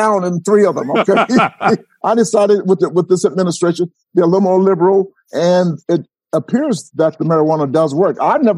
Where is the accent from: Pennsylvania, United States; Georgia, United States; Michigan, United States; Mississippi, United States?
Georgia, United States; Talking about how I grew up in Georgia and things I'll straight up do.